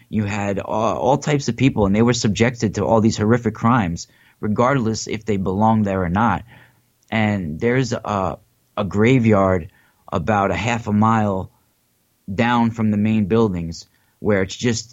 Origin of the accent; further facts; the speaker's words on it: Haverstraw, New York, United States; I grew up in Rockland County in Haverstraw, New York. And talk about an ancient land.